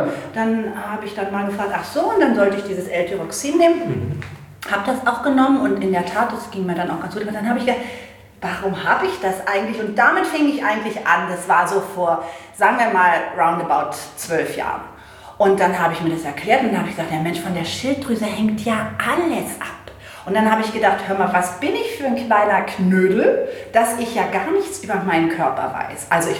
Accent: Berlin, Germany; Aber ich bin in Berlin aufgewachsen, auch wenn du jetzt Ernährung ansprichst, mit Currywurst und Pommes.

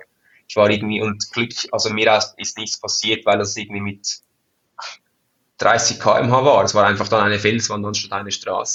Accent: Switzerland; als Schweizer ist man noch hier aufgewachsen.

